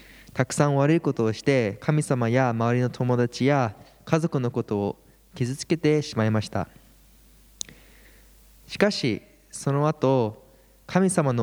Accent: Canada; moved away; also born or lived in Japan; 私は日本で生まれましたが、1歳の時にカナダに引っ越したので、ほぼカナダ育ちです。牧師家庭で育ちましたが、小さい時からずっと教会に通っていましたが

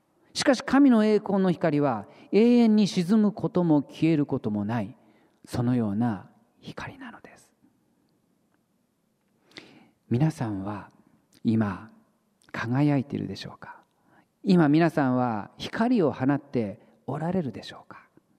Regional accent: Tsuchiura, Ibaraki, Japan; 私にとってここ土浦は文字通り私が生まれ育ったふるさとであります。

